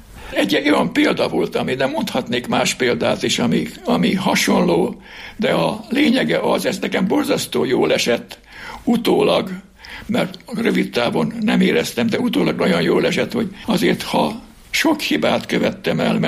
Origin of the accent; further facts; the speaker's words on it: Bács-Kiskun, Hungary; Engem a Tanyasi iskolában, én ott nőttem fel.